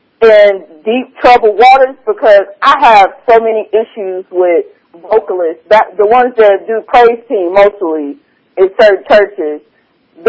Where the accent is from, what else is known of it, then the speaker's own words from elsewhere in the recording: Oklahoma, United States; because I was born and raised in Oklahoma.